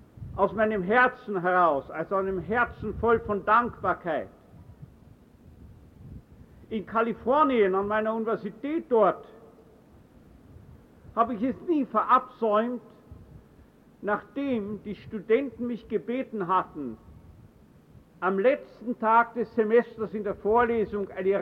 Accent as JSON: {"language": "German", "region": "Vienna", "country": "Austria", "tie": "born there", "said": "ich selbst bin in Wien geboren. Wien ist meine Geburtsstadt. Aber Türkheim ist die Stadt meiner Wiedergeburt. Ich bin vor kurzem 80"}